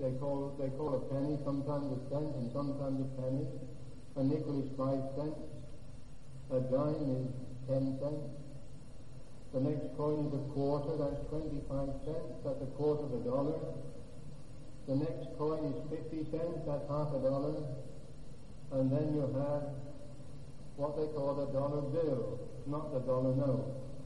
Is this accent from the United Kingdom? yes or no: yes; England, United Kingdom; It doesn't matter where I go, they always know I'm English.